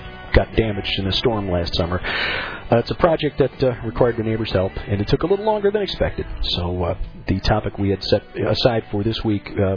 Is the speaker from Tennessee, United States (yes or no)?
no; Chicago, Illinois, United States; As a kid growing up in Chicago, just to tell you a little bit about myself, I was kind of odd.